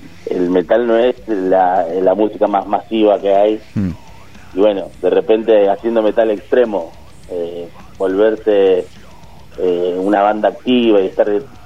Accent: Buenos Aires, Argentina; si bien somos de Buenos Aires, el circuito de las ciudades del interior es totalmente diferente al circuito de Cava o de Gran Buenos Aires

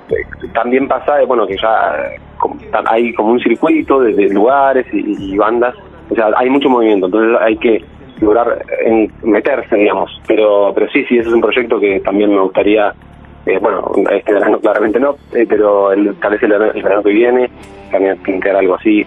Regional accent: Buenos Aires Province, Argentina; Nosotros somos de Buenos Aires, pero de conurbano

